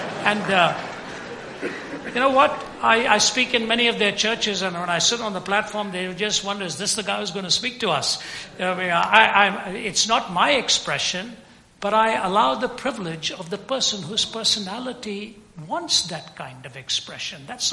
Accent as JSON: {"language": "English", "region": "Delhi", "country": "India", "tie": "born or raised there", "said": "I was raised in the Anglican Church in Delhi, although I never listened to a word when I was there."}